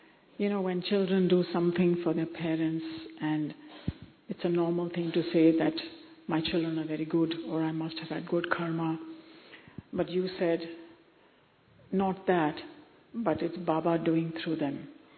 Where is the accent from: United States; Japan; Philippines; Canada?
Japan; English is a second language; I'm from Japan.